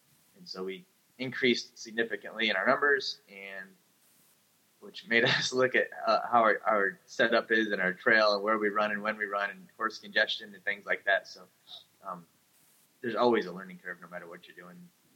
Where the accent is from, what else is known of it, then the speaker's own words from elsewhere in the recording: Detroit, Michigan, United States; moved away as an adult; also born or lived in Colorado; now in Mountain Home, United States; I'm not. I'm a born and raised Detroiter. And I moved from Detroit to Colorado.